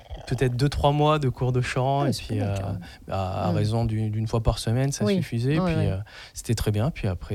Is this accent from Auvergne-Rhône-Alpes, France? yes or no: no; Provence-Alpes-Côte d'Azur, France; C'était quand j'étais à Saint-Laurent-du-Var, parce que je suis des Alpes-Maritimes à la base.